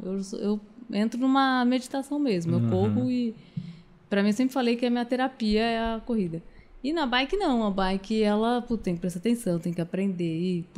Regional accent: Ribeirão Preto, São Paulo, Brazil; now in São Paulo, Brazil; quando eu vim fazer faculdade em São Paulo, com 17 para 18 anos, eu não me encontrava no esporte em São Paulo, porque lá em Ribeirão, sou de Ribeirão Preto, era mais fácil.

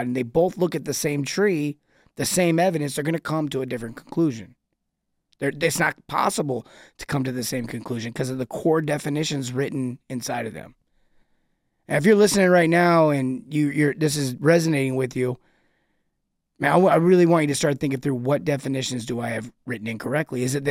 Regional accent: California, United States; I grew up in Southern California at Disneyland, the original.

